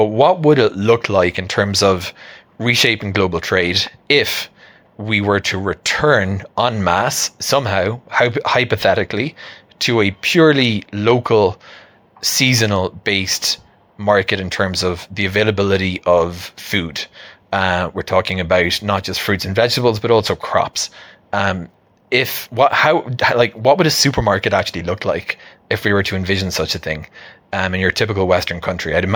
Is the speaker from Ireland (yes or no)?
yes; Ireland; moved away; than what I was used to growing up in Ireland.